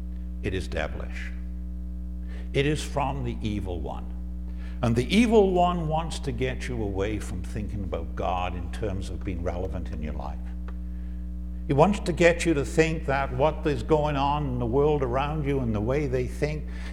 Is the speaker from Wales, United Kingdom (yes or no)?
yes; Wales, United Kingdom; in the churches in which I grew up in Wales